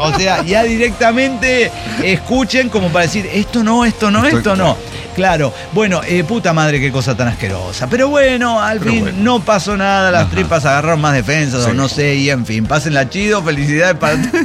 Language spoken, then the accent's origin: Spanish; Guanajuato, Mexico; yo soy de Guanajuato